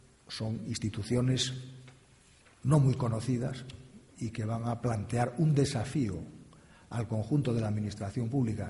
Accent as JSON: {"language": "Spanish", "town": "Ferrol", "region": "Galicia", "country": "Spain", "said": "soy gallego, ferrolano, buen amigo"}